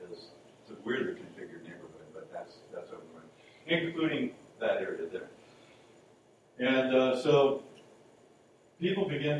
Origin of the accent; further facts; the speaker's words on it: Los Angeles, California, United States; I grew up in Los Angeles where everything is made out of stucco.